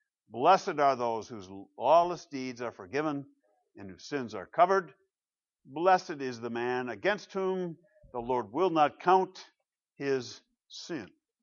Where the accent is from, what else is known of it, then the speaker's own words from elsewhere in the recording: Michigan, United States; I grew up in Western Michigan, which is strongly Dutch in its heritage.